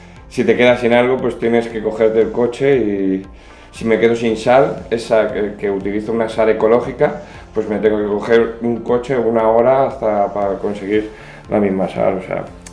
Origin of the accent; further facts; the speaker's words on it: Madrid, Community of Madrid, Spain; born there; Sí, bueno, mi padre es de toda la vida de aquí, yo no nací aquí, nací en Madrid, pero bueno, siempre ha sido como mi pueblo, vaya que siempre he venido en puentes, en veranos, en Navidad, siempre que podía.